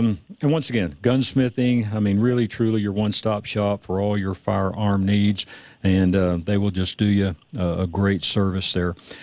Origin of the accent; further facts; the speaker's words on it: Texas, United States; I mean, hey, I grew up in Texas. Everybody did that.